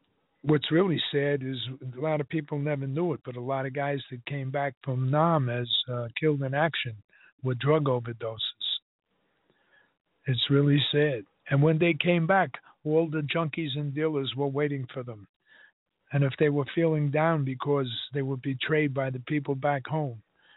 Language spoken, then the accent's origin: English; New York City, New York, United States; I grew up in Washington Heights. That's the drug capital of the world.